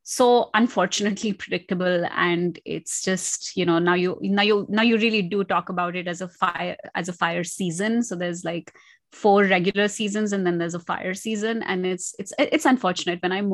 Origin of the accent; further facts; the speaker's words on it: India; Like one, you know, I'm Indian.